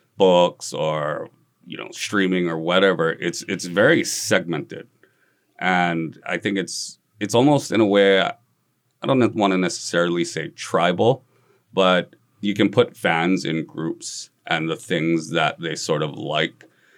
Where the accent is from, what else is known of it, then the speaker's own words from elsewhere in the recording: Kahaluu, Hawaii, United States; I grew up in Kahalu. There's no writers